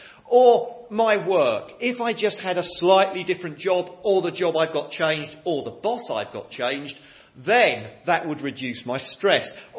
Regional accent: London, United Kingdom; I'm from London. We're sort of more like that.

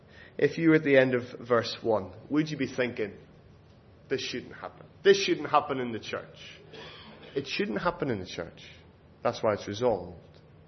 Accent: England, United Kingdom; But where I'm from, there's a different culture in England.

